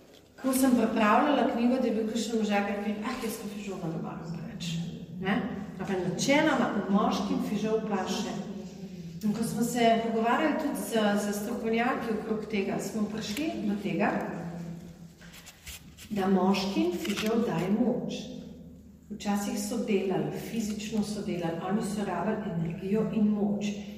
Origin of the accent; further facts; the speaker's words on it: Ribnica, Southeast Slovenia, Slovenia; Se pravi, prihajam iz Ribance in vsak recept ima svoj pregovor v ribniškem narečju.